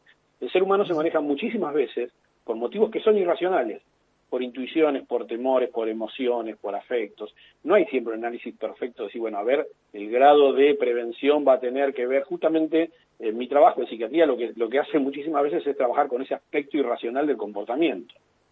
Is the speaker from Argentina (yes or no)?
yes; Argentina; somos argentinos